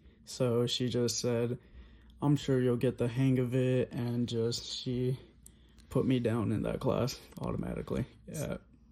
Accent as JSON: {"language": "English", "region": "California", "country": "United States", "tie": "born or raised there", "also_born_or_lived": "North Carolina", "said": "There we did have some ESL teachers at our elementary and middle schools growing up in California."}